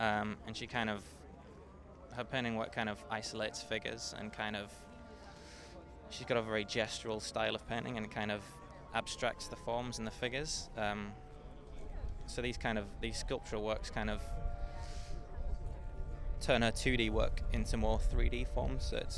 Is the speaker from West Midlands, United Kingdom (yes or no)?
no; Gateshead, North East England, United Kingdom; We're from Gateshead, which is kind of south of the Tyne, which runs through Newcastle, which is northeast England.